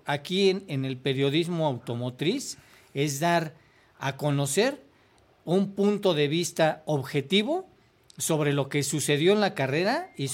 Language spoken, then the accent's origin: Spanish; Mexico; Soy mexicano también.